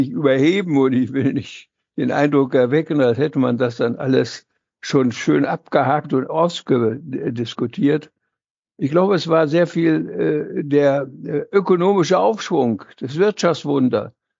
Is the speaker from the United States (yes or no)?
no; Wałbrzych, Lower Silesian Voivodeship, Poland; born there; moved away; Ich selbst bin Flüchtling. Ich bin in Waldenburg in Schlesien geboren, im niederschlesischen Kohlengebiet. Alle meine Vorfahren waren vor Kohle tätig.